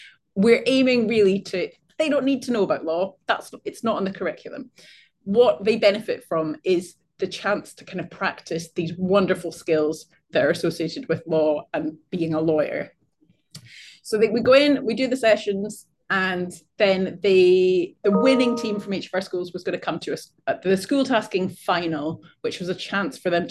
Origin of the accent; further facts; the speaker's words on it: Scotland, United Kingdom; As you said, I'm an associate professor at Warwick Law School. I'm obviously not from this part of the world. I'm originally Scottish